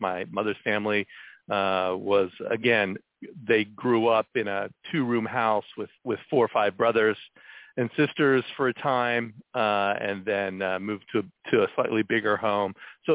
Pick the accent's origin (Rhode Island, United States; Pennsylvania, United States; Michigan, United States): Pennsylvania, United States; also born or lived in Columbus, Ohio; Yeah, I grew up in central Pennsylvania, was born in Columbus, Ohio.